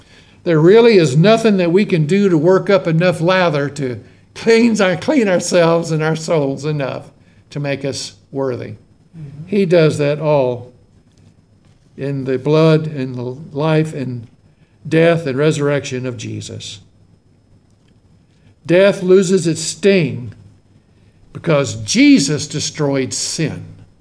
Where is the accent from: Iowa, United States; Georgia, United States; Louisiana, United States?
Louisiana, United States; Shreveport; you know we're from Louisiana